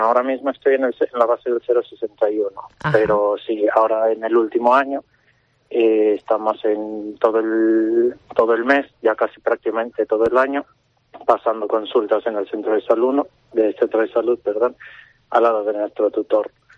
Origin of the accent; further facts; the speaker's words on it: Mexico; moved away as an adult; now in Spain; yo vengo de México y en México la sanidad pública pues no es como aquí en España.